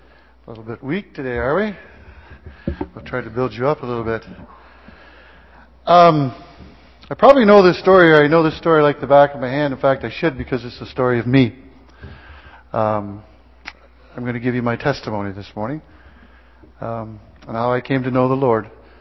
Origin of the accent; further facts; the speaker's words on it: Brighton, Ontario, Canada; moved away as an adult; I was born in Brighton, Ontario, midway between Toronto and Kingston, and spent the first 19 years of my life there.